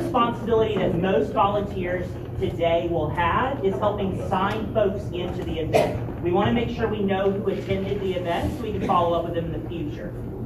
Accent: Alabama, United States; now in Columbia, United States; I am from Alabama. I live in Columbia now.

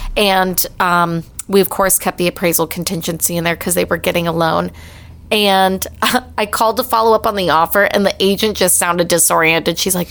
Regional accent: Cape Coral, Florida, United States; I'm actually born and raised Cape Coral.

